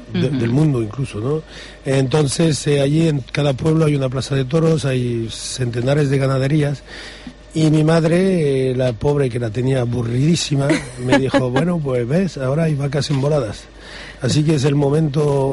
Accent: Paris, Île-de-France, France; yo soy originario de París.

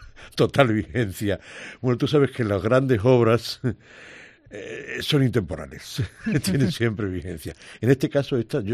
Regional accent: Jaén, Andalusia, Spain; lo que sucedía en mi tierra, en Andalucía, sobre todo en Jaén

